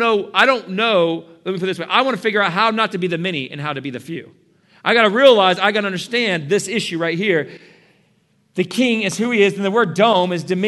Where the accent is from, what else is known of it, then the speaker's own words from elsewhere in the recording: California, United States; moved away as an adult; I'm a Californian and lived there for 21 years. Got to surf and do all that kind of stuff and just live my life like that and thought like a Californian. We're very stuck up people.